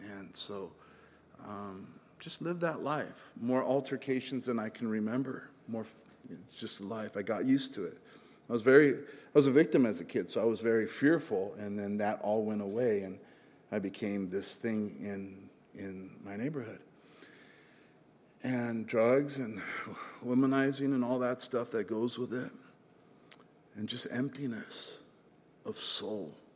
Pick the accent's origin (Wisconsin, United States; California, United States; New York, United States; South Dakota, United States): California, United States; South El Monte; But I grew up in South El Monte in a broken home, guys.